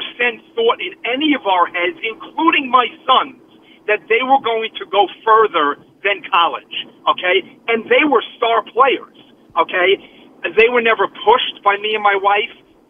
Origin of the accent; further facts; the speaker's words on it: Brooklyn, New York, United States; I'm 55, and I grew up in Brooklyn, and I played roller hockey growing up